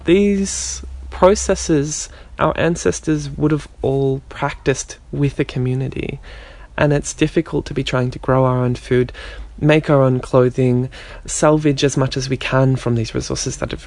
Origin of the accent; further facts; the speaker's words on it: Geelong, Victoria, Australia; growing up in Geelong in the north and being in the shadow of the Shell refinery the entire time